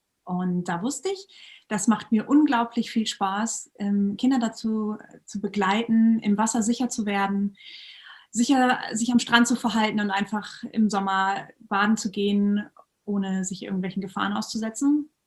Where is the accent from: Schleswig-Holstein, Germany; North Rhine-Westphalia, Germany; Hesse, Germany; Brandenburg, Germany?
Schleswig-Holstein, Germany; bin jetzt aber wieder zurück in meiner Heimat Schleswig-Holstein.